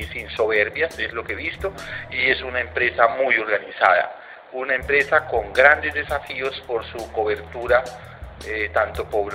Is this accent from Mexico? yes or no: no; Bucaramanga, Santander, Colombia; born there; moved away as an adult; now in Medellín, Colombia; yo soy santandereano, nací en Bucaramanga, hincha del Atlético Bucaramanga